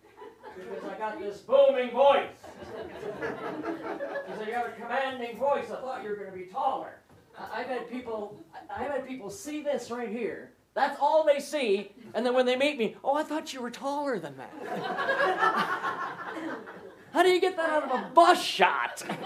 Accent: West Bend, Wisconsin, United States; I grew up in West Bend, Wisconsin, 30 miles north of the great city of Milwaukee.

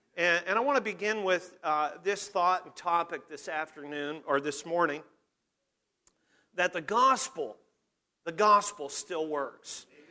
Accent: Abbotsford, British Columbia, Canada; I'm a British Columbian, born and bred. I was born in Abbotsford back in 1961, so that makes me old.

